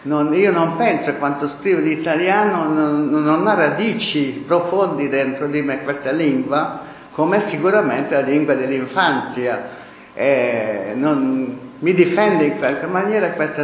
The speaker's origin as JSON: {"language": "Italian", "country": "Hungary", "first_language": "Hungarian", "second_language": "Italian", "said": "la mia lingua d'origine prima di tutto mi faceva male. Non sopportavo neanche la parola pane in ungherese"}